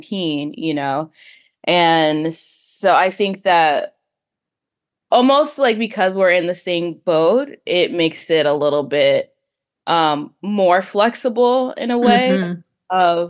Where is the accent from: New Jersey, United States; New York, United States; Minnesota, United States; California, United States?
New York, United States; New York City; now in Albany, United States; we, like live in Albany, I grew up in New York City. It's like cheaper to live here.